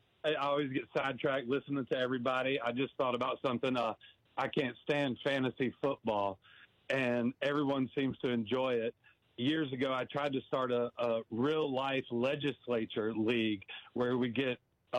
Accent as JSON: {"language": "English", "region": "North Carolina", "country": "United States", "said": "I'm from North Carolina, and in no way did I ever defend or support him"}